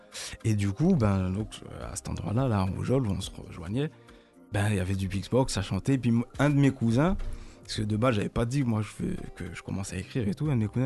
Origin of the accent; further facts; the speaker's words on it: Guadeloupe; now in France; Ouais, de Guadeloupe à Mets-sur-Seine pendant 2-3 ans et après la Bretagne. Du coup, j'ai atterri là-bas